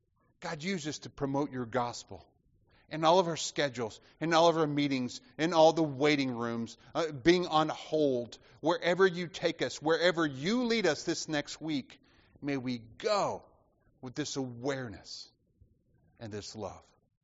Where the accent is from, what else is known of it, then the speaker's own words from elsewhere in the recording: the South, United States; I'm from the South, and people often ask me about how do I like it in New Jersey.